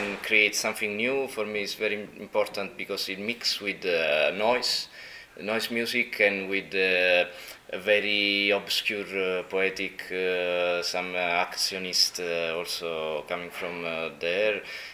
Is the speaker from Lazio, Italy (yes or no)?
no; Naples, Campania, Italy; English is a second language; We come from Naples in Italy.